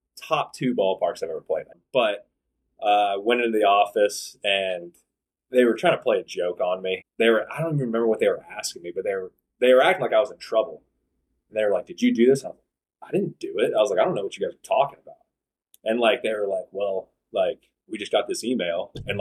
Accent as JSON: {"language": "English", "region": "Kansas", "country": "United States", "tie": "born or raised there", "said": "I was a pretty sheltered kid growing up in Kansas. Went to Aquinas."}